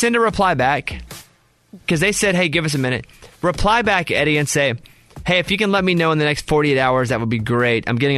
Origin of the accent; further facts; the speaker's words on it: Arkansas, United States; It's crazy because where I grew up in Arkansas, you could get a permit at 14.